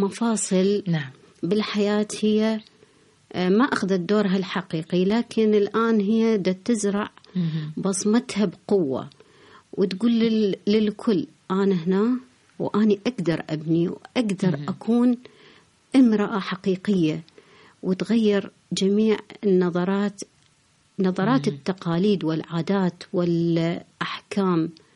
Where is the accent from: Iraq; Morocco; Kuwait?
Iraq; والوضع السياسي عندنا بالعراق الغير مستقر